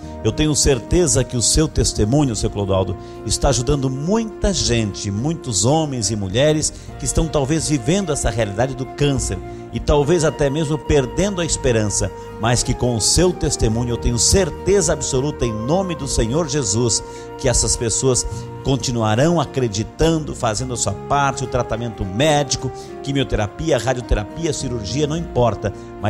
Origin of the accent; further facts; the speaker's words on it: São Bernardo do Campo, São Paulo, Brazil; sou de São Bernardo do Campo, São Paulo.